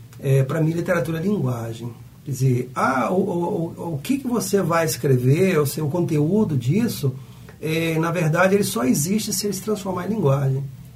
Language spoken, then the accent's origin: Portuguese; Cataguases, Minas Gerais, Brazil; Cataguases, a minha cidade natal